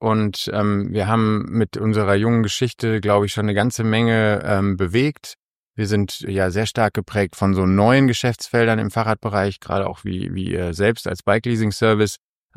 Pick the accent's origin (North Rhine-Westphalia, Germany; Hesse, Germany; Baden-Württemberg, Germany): Hesse, Germany; Frankfurt am Main; Es ist eine Familie aus Frankfurt gewesen, aus Frankfurt am Main, wo ich herkomme.